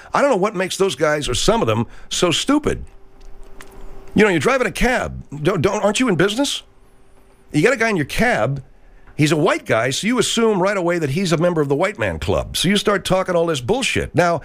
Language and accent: English; Arcadia, California, United States; So anyway, in my hometown of Arcadia, California, yeah, you couldn't sell to a guy unless the guy was the guy.